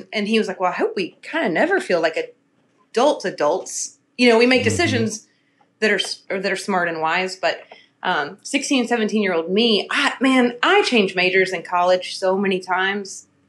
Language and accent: English; Dothan, Alabama, United States; I was raised in Dothan, Alabama, which is the peanut capital of the world.